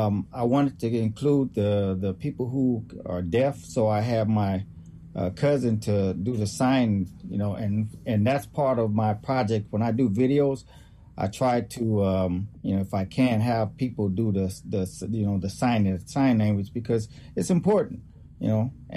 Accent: the South, United States; They're like she's from the South. And I am from the South.

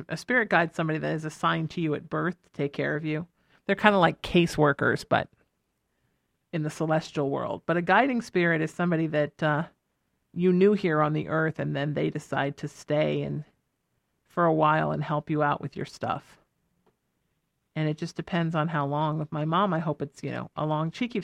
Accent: Ireland; That's just me. I'm Irish. I cry every day.

